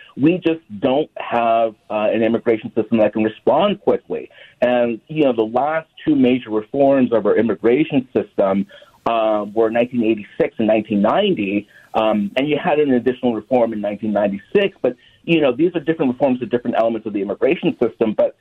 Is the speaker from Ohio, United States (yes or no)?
no; Los Angeles, California, United States; I'm originally from Los Angeles, and Minnesota definitely made me feel at home